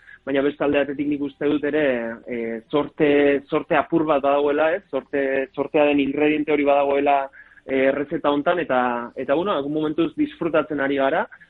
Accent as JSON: {"language": "Basque", "town": "Azkoitia", "region": "Basque Country", "country": "Spain", "said": "gu azkoitiarra gara, herri nahiko txikia da, ez, 12.000 biztanle gara, eta deno gara ezagunak elkarren artean"}